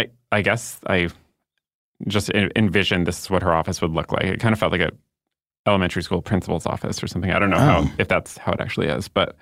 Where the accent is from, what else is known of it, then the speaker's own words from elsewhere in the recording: New Hampshire, United States; including my home state of New Hampshire.